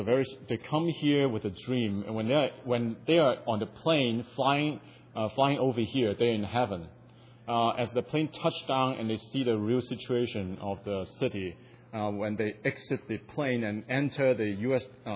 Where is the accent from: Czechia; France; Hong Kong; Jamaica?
Hong Kong; moved away as an adult; also born or lived in Texas, United States; now in United States; I came here from Hong Kong in 1987. I came here primarily for college education. So I was in Texas for 12 years.